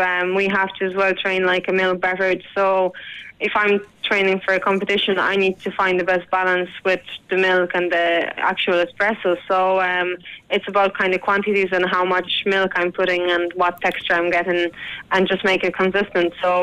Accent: Poland; moved away as an adult; now in Ireland; I am originally from Poland.

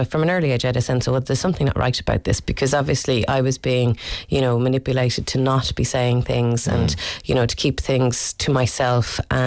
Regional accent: Ireland; as the Irish people, we're devils for avoiding the reality.

